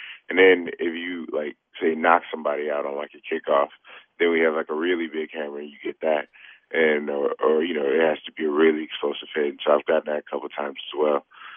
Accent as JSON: {"language": "English", "town": "Los Angeles", "region": "California", "country": "United States", "tie": "born or raised there", "said": "Man, I grew up in Los Angeles, so once I was born, the Raiders were gone. We didn't really have a football team out there"}